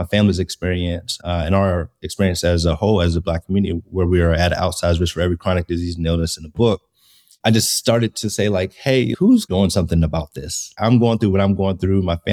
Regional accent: Pittsburgh, Pennsylvania, United States; and then in 2008, I got drafted back to my hometown team, the Pittsburgh Steelers.

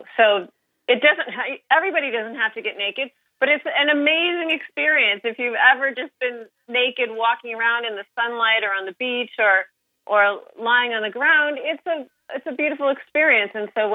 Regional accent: Midwest, United States; now in California, United States; Well, I grew up in the Midwest, and of course, there's nature everywhere.

